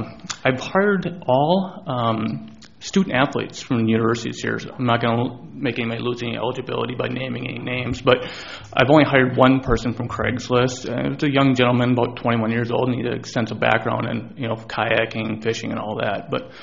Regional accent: Fargo, North Dakota, United States; You know, I grew up in Fargo, North Dakota. And here it's a little, obviously, much warmer than Fargo.

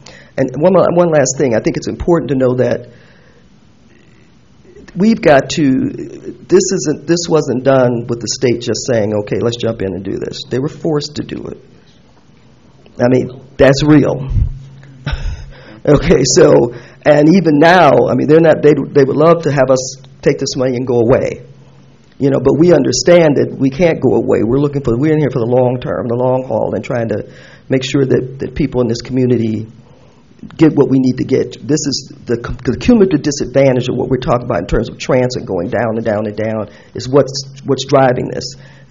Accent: Milwaukee, Wisconsin, United States; Okay, I'm born and raised in Milwaukee.

